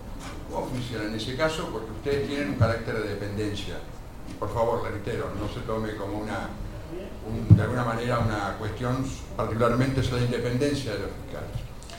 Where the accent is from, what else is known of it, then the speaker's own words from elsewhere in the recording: Maldonado, Uruguay; vengo del departamento de Maldonado.